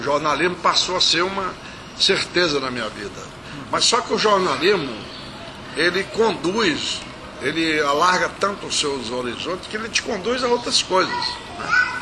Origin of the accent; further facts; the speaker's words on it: Fortaleza, Ceará, Brazil; also born or lived in Sobral; Olha, em Sobral eu só nasci. Saí de Sobral com 2 meses de idade e fui criado em Fortaleza.